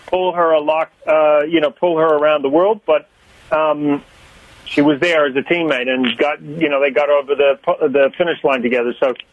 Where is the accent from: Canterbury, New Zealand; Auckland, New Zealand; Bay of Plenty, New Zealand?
Canterbury, New Zealand; Christchurch; my hometown in New Zealand of Christchurch